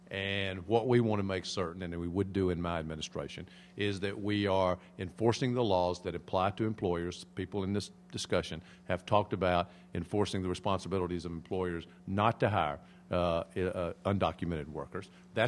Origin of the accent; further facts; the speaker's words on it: North Carolina, United States; The small town that I grew up in North Carolina, is now about half Latino, Hispanic.